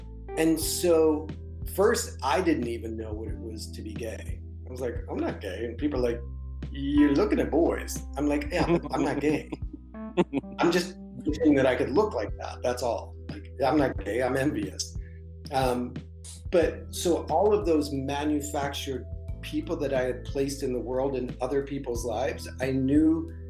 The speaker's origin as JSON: {"language": "English", "region": "Midwest", "country": "United States", "tie": "born or raised there", "said": "I think it comes in part because I grew up in the Midwest."}